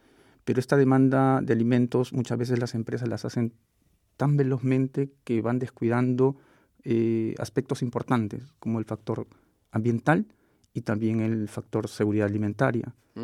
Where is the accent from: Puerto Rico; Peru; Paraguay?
Peru; allá en mi país, el estudio básicamente estará enfocado en la zona de costa, uh-huh. al norte de la capital, que es Lima.